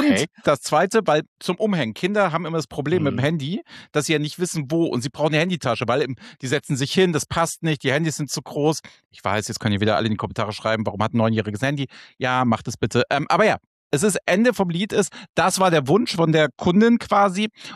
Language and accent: German; Flensburg, Schleswig-Holstein, Germany; ich bin ja Kind der Küste. Ich bin ja in Flensburg aufgewachsen, in Kiel habe ich studiert.